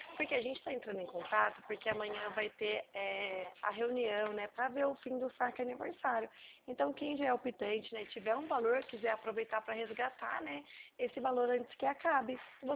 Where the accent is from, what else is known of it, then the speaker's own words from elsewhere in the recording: Nova Odessa, São Paulo, Brazil; Eu sou aqui de Nova Odessa, próximo a Campinas.